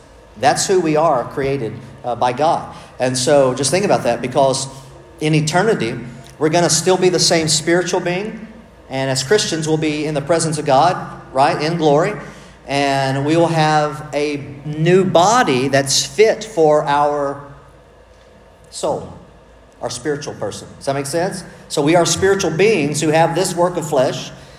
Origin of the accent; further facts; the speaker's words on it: Texas, United States; I'm from Southeast Texas. I just really cannot do it.